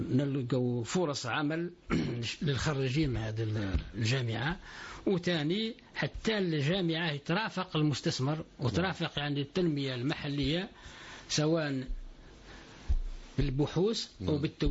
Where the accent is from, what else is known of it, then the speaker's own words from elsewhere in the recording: Algeria; ممكن المشكل هنا واش عندنا في الجزائر يعني تقريبا عامة مش غير في بسكرة ما عندناش يعني ثقافة سياحية